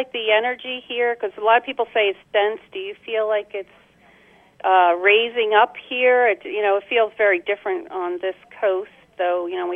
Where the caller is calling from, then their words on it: Rochester, New York, United States; We're in Rochester, New York.